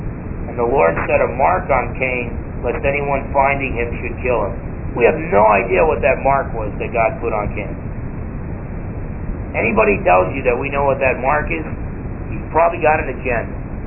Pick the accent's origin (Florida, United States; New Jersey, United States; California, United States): New Jersey, United States; born there; I was born in North New Jersey.